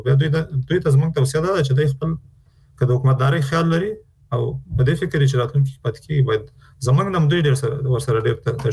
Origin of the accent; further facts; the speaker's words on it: Afghanistan; لکه د یو افغان په توګه زموږ استاد ټول مکلفیت لرو